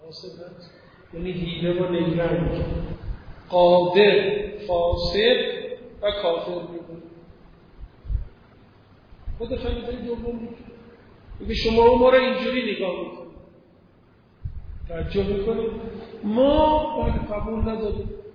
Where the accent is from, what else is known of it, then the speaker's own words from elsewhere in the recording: Iran; ایرانیت من دچار خلل نمیشه، من بازم ایرانی هستم.